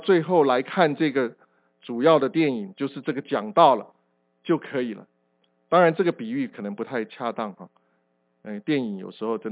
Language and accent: Chinese; China; now in United States; 我们中国人尤其是特别会讨价还价。当然我现在我们这个来到美国以后也许比较不会了哈